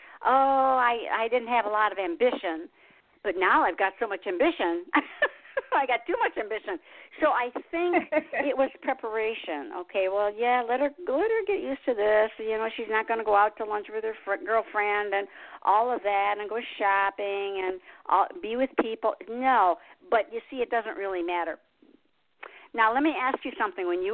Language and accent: English; Detroit, Michigan, United States; You know, I grew up in Motown in Detroit.